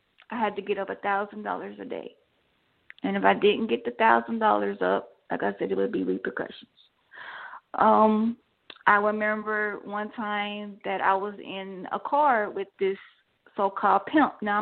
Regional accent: Chicago, Illinois, United States; because I came literally from Chicago, and I had a mouth like it was no other.

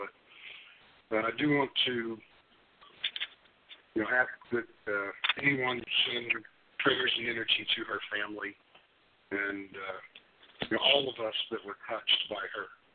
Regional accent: Tennessee, United States; Those of you that know me very well know that I'm from Tennessee and an alumnus of the University of Tennessee.

